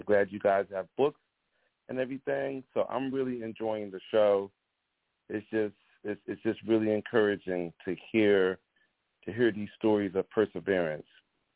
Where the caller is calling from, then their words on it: Philadelphia, Pennsylvania, United States; I'm calling from Philadelphia